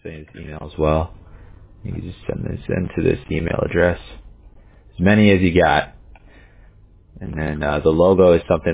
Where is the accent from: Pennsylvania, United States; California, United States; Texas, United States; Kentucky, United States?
California, United States; Huntington Beach; I'm from Huntington Beach, California, so I definitely like Beachy.